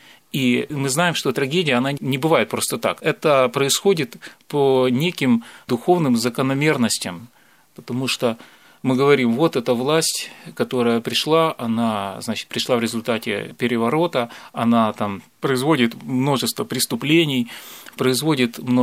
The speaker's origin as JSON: {"language": "Russian", "region": "Kyiv", "country": "Ukraine", "tie": "born or raised there", "moved": "as an adult", "lives_now": "Moscow, Russia", "said": "Но я как часть этого народа, украинского народа, я там родился, вырос в Киеве, сформировался как человек полностью, то есть стал взрослым, стал зарабатывать деньги, там жил все время, ну, до недавнего времени. Я переехал в Москву."}